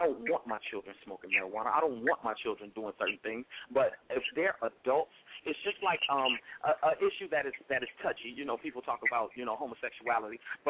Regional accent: Miami, Florida, United States; Y'all, I'm from Miami, Florida, right?

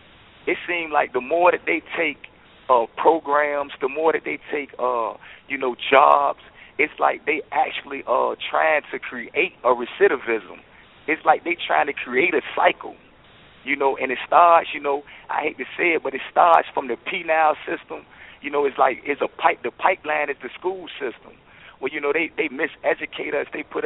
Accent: Portsmouth, Virginia, United States; Of course. I'm from Portsmouth. You know, it said Portsmouth got one of the worst school systems in Virginia.

